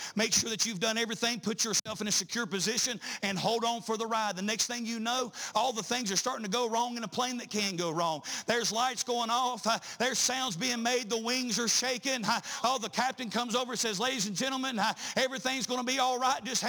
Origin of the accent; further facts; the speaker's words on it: North Carolina, United States; Now listen, I'm from North Carolina